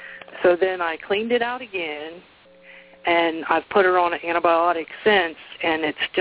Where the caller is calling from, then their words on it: West Virginia, United States; I'm calling from West Virginia.